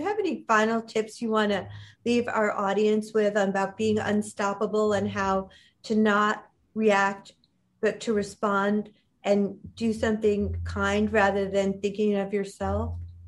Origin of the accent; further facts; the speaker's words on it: New York City, New York, United States; like I grew up in New York, I'm used to living in a big city.